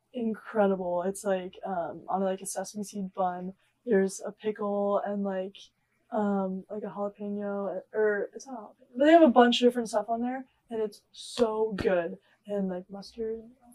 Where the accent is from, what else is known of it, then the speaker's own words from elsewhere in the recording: Illinois, United States; I'm from Illinois, but...